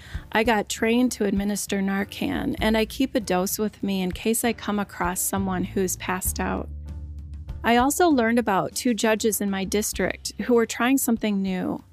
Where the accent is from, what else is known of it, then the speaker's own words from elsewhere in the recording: Minnesota, United States; also born or lived in Iowa; I'm from Couchiching County, Minnesota, and Winnesheik County, Iowa. Growing up, my dad was a Lutheran pastor for rural churches. My earliest years were spent on the Canadian border in Minnesota's North Woods.